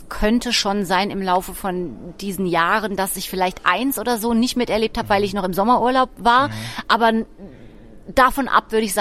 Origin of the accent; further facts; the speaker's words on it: Baden-Baden, Baden-Württemberg, Germany; weil wir kommen beide aus Baden-Baden.